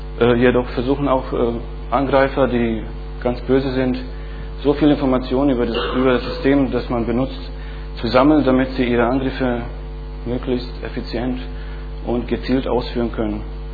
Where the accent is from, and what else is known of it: Bosnia & Herzegovina; now in Berlin, Germany